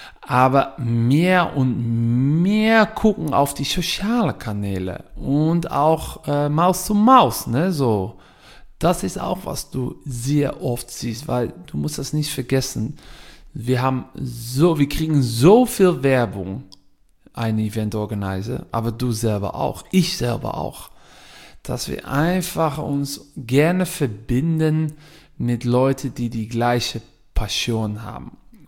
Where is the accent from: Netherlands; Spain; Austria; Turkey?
Netherlands; German is a second language; now in Düsseldorf, Germany; ich bin ein Holländer, aber ich wohne in Düsseldorf mit meiner Familie und bin auch sehr aktiv auf die deutsche Markt. Aber mein Roots sind natürlich in Holland